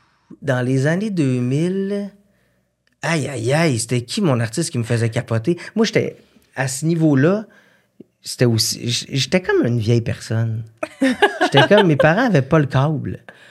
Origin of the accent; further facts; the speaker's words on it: Saint-Élie-de-Caxton, Quebec, Canada; Moi, je viens de Saint-Élie-de-Caxton.